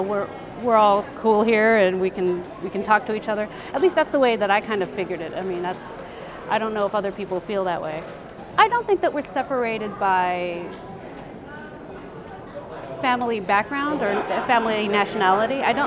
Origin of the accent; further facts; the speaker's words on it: California, United States; Filipino American, and I grew up in the Bay Area mostly. I'm not originally from the Bay Area, but I grew up here mostly.